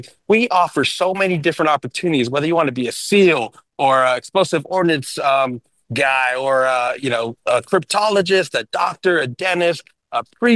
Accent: San Diego, California, United States; I'm a Charger fan, born and raised in San Diego.

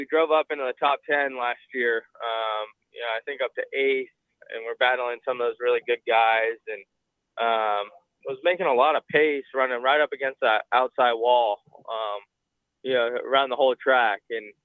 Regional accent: West Coast, United States; And so, yeah, growing up on the West Coast, I think, you know, the goal was always, you know, one day to make it to NASCAR, and you got to move out to the East Coast for that.

